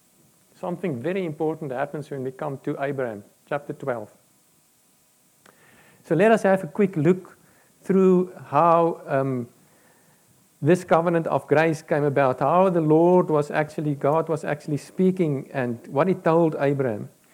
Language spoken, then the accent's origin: English; South Africa; now in New Zealand; And I'm from South Africa and I'm in New Zealand.